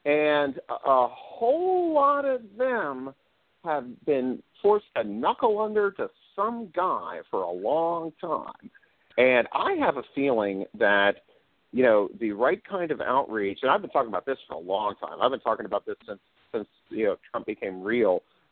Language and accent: English; Palestine, Texas, United States; I was just back in my hometown, Palestine, Texas, recently.